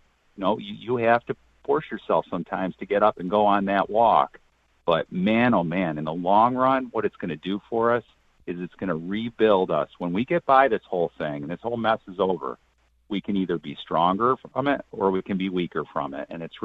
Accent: Brockport, New York, United States; That's my hometown. That's my hometown.

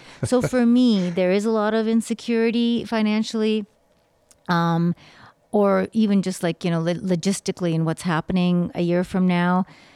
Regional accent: Canada; because I was brought up in Canada

